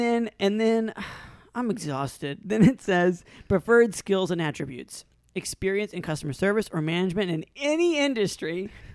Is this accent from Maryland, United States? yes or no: no; North Carolina, United States; I'm from North Carolina.